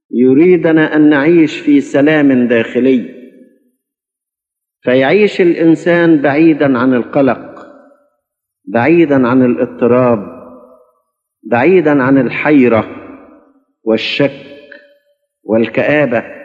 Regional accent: Egypt; نطلب من أجل بلادنا مصر ومن أجل سلامها وسلامتها

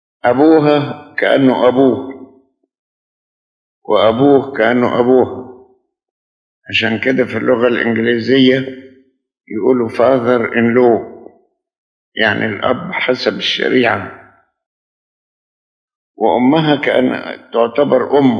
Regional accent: Egypt; حاليا في قانون من قوانين الدولة عندنا في مصر ممنوع ان واحدة تتجوز قبل سن 18

